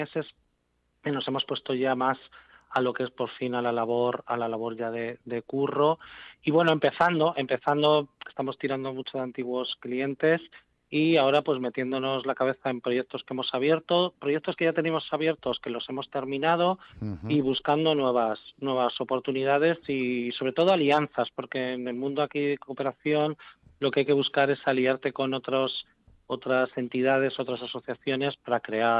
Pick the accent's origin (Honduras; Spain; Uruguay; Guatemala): Spain; Torrelodones, Community of Madrid; Yo venía de Madrid, bueno, yo soy de Torrelodones, pero sí. Tampoco, viviendo en Torrelodones toda la vida